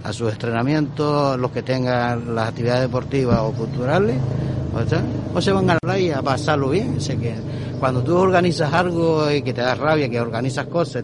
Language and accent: Spanish; Morro Jable, Canary Islands, Spain; Y que la juventud de Morrojable, que yo soy de Morrojable, yo la conozco y sé cómo va.